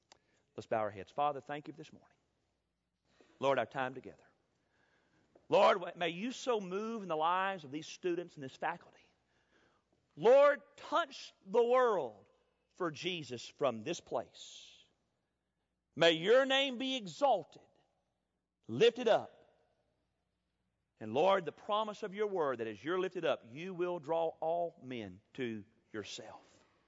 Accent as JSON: {"language": "English", "region": "Tennessee", "country": "United States", "tie": "born or raised there", "said": "as I was growing up in West Tennessee."}